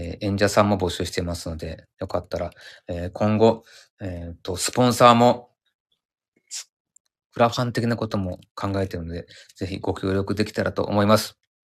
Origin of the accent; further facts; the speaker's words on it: Yamaguchi, Japan; 地元山口県、山口